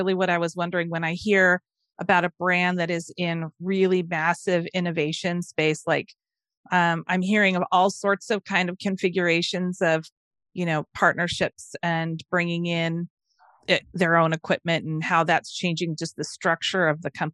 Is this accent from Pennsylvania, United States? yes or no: no; Thousand Oaks, California, United States; also born or lived in Santa Monica; I was born in Santa Monica and lived in Thousand Oaks before it was the Thousand Oaks that everybody knows now.